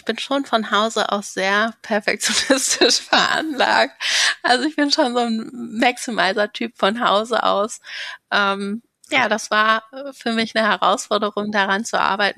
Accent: Cologne, North Rhine-Westphalia, Germany; born there; Also ich bin gebürtige Kölnerin

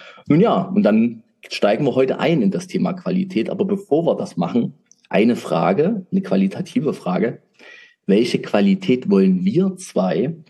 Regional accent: Saxony, Germany; ich kann das Wort so schlecht sprechen, ich bin Sachse.

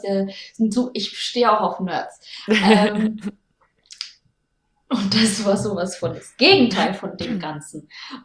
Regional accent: Würzburg, Bavaria, Germany; mitten in der Innenstadt bei uns in Würzburg.

